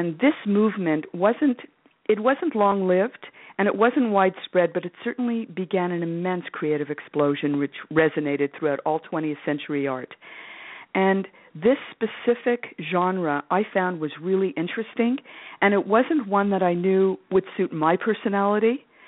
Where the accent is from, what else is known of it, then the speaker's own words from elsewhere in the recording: Montreal, Quebec, Canada; Yeah, I grew up in Montreal, Quebec, Canada. I'm Canadian.